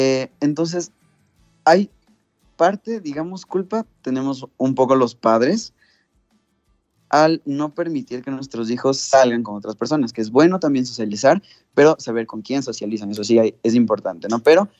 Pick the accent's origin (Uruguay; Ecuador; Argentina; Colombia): Ecuador; especialmente ahora que estamos en vacaciones aquí en mi país, en Ecuador